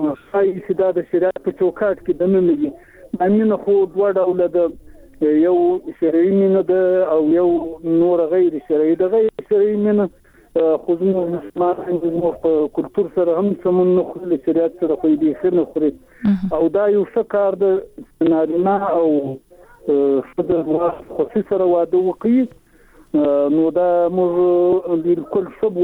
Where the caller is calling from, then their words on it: Zabul, Afghanistan; د زابل چاجي څخه